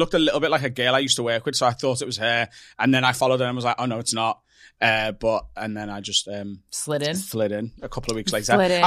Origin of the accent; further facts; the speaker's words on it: Liverpool, North West England, United Kingdom; I'm from Liverpool.